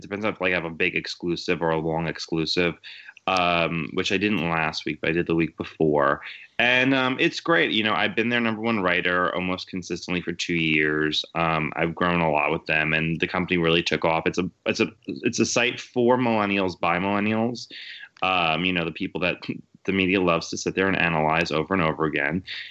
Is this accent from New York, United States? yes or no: yes; New York, United States; I'm from New York, so nothing interests me that much.